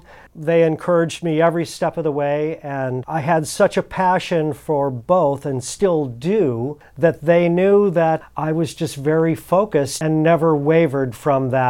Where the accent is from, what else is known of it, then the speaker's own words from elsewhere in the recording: Cleveland, Ohio, United States; Musically, growing up in Cleveland was a wonderful place to learn my craft